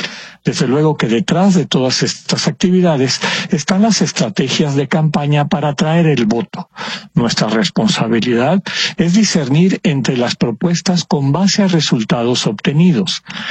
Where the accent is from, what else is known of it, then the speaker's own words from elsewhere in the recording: Mexico; Como mexicanas y mexicanos formamos parte de una historia colectiva